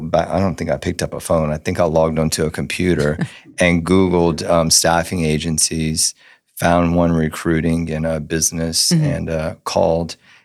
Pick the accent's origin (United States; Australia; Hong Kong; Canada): United States; Mamou, Louisiana; I'm born and raised in Mamou, Louisiana, out in the country. I come from a third generation of farmers